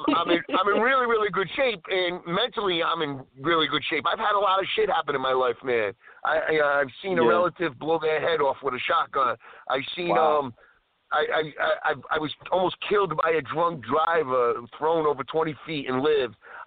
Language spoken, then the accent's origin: English; Rhode Island, United States; because we're both from Rhode Island